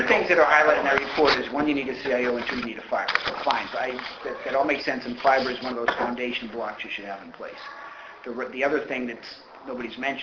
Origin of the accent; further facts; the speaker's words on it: Saugus, Massachusetts, United States; I grew up in Saugus, so I'm semi-local.